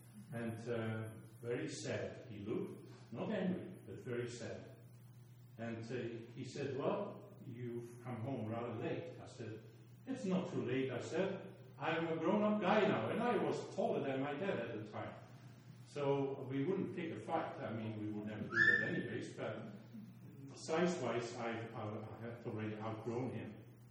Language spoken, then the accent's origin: English; Netherlands; English is a second language; Very fortunately, I was growing up in Holland.